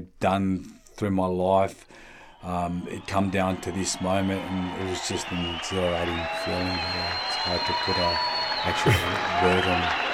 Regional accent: Perth, Western Australia, Australia; I come from Perth, WA, you know, I come from a broken home.

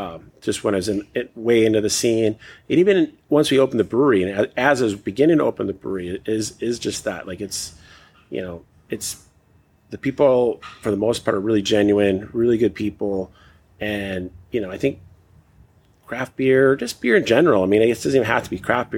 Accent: Midwest, United States; growing up in the Midwest, you know, drinking Miller and Keystone Lights and all that stuff.

